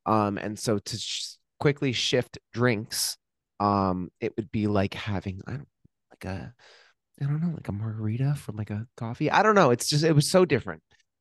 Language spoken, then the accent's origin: English; New Jersey, United States; But like where I'm from, Central Jersey, it was a very like mixed demographic.